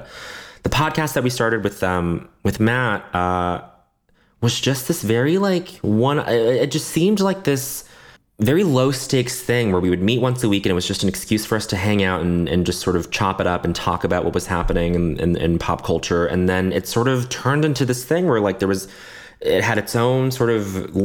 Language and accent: English; Canada; I grew up in Canada. I speak a little French.